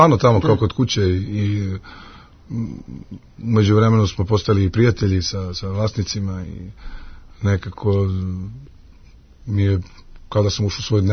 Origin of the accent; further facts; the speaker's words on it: Zaječar, Zaječar District, Serbia; now in Belgrade, Serbia; došao sam u Beogradu 90. godina, pa nekako sa Beogradom sam se upoznavao